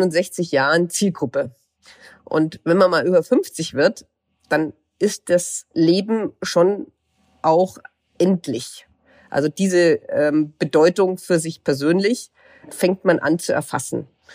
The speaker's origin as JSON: {"language": "German", "town": "Munich", "region": "Bavaria", "country": "Germany", "said": "ich bin Münchnerin, ich bin deutschsprachig"}